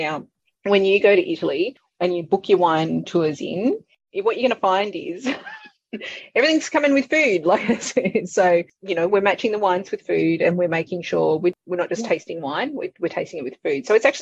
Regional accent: Victoria, Australia; I was always growing up around the Yarra Valley, and so that's my favourite.

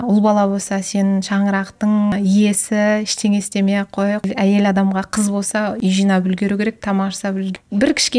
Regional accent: Almaty, Kazakhstan; also born or lived in Zharkent; Жаркент қаласының тумасымын. Кезінде кішкентай болған кезде ата-аналарымыз Алматыға көшіп

